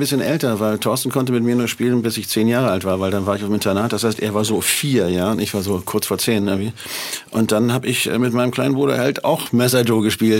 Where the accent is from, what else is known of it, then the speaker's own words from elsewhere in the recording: Isernhagen, Lower Saxony, Germany; also born or lived in Hamburg; Wir sind beide in Hamburg geboren, aber als Thorsten geboren wurde, waren wir theoretisch schon in Isernhagen. Das ist bei Hannover, Groß-Wohl-Wehl, die Ecke.